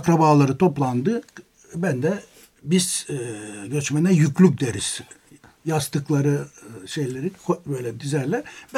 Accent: Bulgaria; moved away as an adult; orada yetiştim. Evet. Yani 27 yaşına kadar.

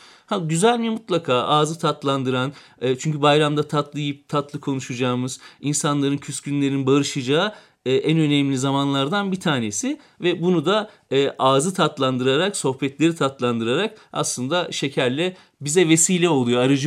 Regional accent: Sarayköy, Denizli, Turkey; Sarayköylüyüm.

